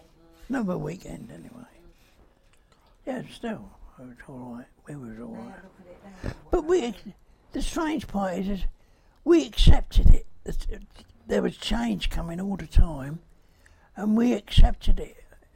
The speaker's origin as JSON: {"language": "English", "town": "Bermondsey", "region": "London", "country": "United Kingdom", "tie": "born or raised there", "said": "Because we're Bermondsey born, and now we're Bermondsey born and Bermondsey girl"}